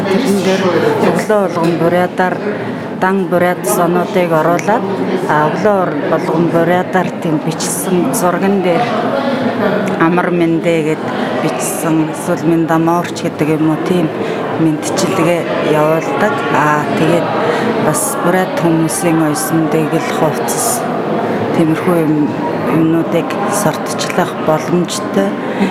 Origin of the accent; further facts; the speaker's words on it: Ulaanbaatar, Mongolia; би жоохон байхдаа миний би нутгаасаа гараад Улаанбаатар хотод одоо өсөөд